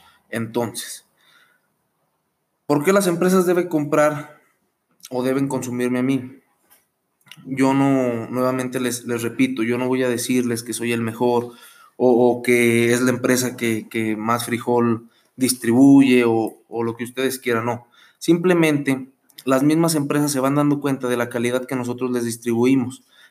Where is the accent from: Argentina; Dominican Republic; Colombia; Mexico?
Mexico; El frijol es un alimento de la canasta básica de necesidades en mi país, que es México.